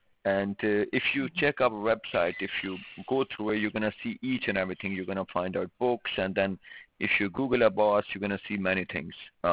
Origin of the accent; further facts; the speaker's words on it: United Kingdom; I'm, again, I'm Asian, and I was raised and born in UK. My education, each and everything.